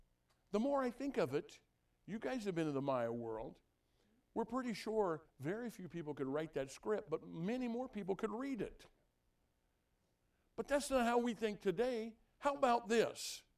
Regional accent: Illinois, United States; We grew up in Illinois. She's from the dark side, and I'm from the good part.

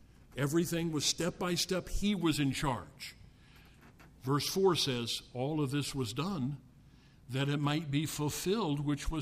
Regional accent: United States; You know, our problem is we grew up in America. Secondly, we grew up with sidewalks. I grew up on a farm.

